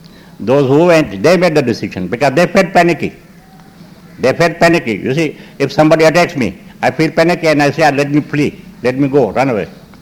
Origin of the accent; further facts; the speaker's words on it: Pakistan; We thought that because the name of our country was Pakistan, that means the purity.